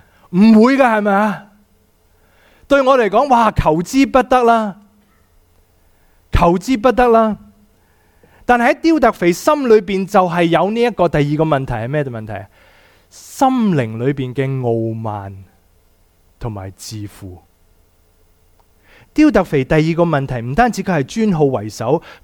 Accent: China; 不过你我们是中国人嘛，我就算这样想我都不会这样讲出来的

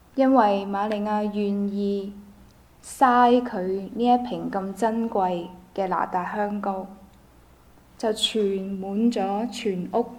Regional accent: Macau; 我就是澳門來的，所以由小到大周圍都有當鋪的。

